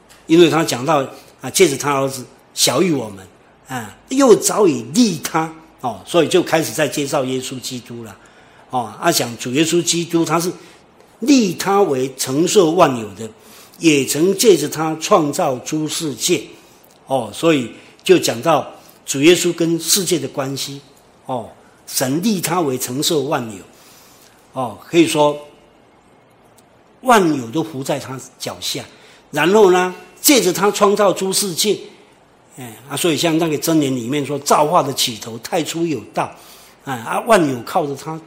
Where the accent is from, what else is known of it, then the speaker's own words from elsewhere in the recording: Taiwan; 对我们像台湾人来讲，有些人就是说我们是台湾人